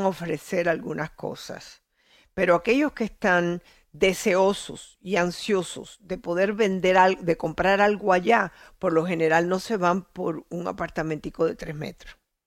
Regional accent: Cuba; now in Miami, United States; Yo soy una mujer que llevo aquí 50 y pico de años, desde que salí de Cuba.

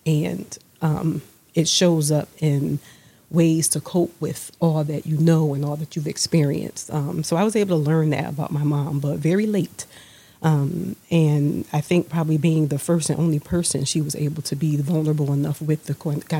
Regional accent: New Haven, Connecticut, United States; I grew up in New Haven. I grew up in the Dixwell, New Hallville neighborhoods of New Haven.

